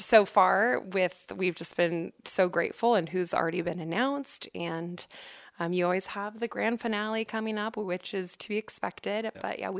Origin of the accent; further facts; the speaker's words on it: Oregon, United States; So for example, I'm originally from Oregon